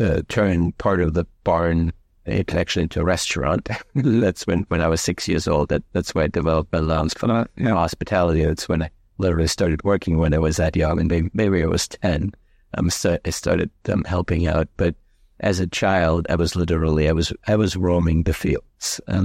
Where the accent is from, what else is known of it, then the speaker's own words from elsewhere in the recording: Bavaria, Germany; I grew up in the foothills of the Alps and in Bavaria on a farm that's about a mile and a half outside of a village of 3,000 people, and about an hour and a half outside of Munich, close to the Austrian border, very rural Germany.